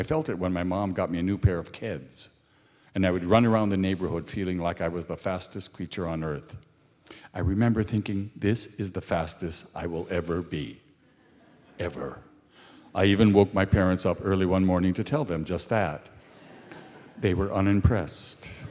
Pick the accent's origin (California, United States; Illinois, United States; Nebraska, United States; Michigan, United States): California, United States; San Francisco; I grew up in San Francisco, a magical place. Our first house was on 31st Street, which meant we were 31 blocks and change from the Pacific Ocean.